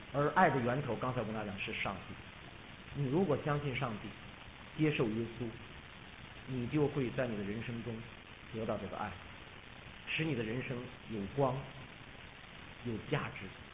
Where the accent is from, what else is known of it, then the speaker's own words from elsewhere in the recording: China; 我感谢你今天把我们这一批中国人聚集在这里。我知道你爱一切人，也爱我们中国人。